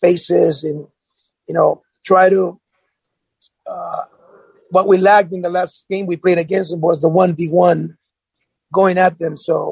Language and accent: English; El Salvador; I'm from El Salvador